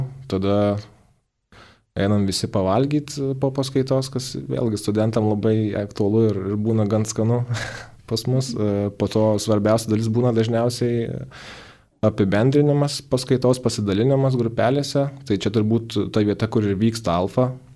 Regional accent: Marijampolė, Marijampolė County, Lithuania; now in Vilnius, Lithuania; Man 29 metai, jau taip pašnekam, esu iš Marijampolės, gyvenu Vilniuje

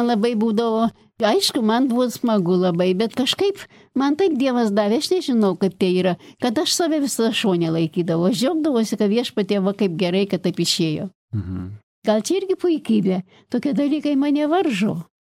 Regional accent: Samogitia, Lithuania; aš esu tokia stačiokė, aš esu žemaitė.

